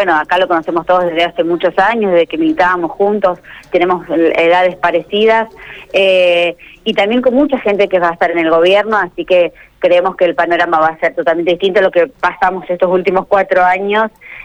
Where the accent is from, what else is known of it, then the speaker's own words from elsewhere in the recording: Venado Tuerto, Santa Fe, Argentina; yo nací acá en Venado Tuerto, pero viví mis dos primeros años en un pueblito muy cercano que se llama San Francisco, por cuestiones laborales de mis padres. Y después retomé y hice toda mi escuela primaria, secundaria, viví siempre acá en Venado Tuerto